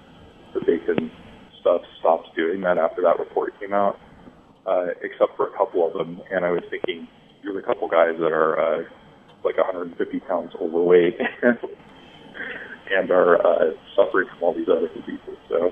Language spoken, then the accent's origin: English; Southwest, United States; Plus, there are a ton of Southwestern recipes in there because I grew up in the Southwest, and that's just the food that I love.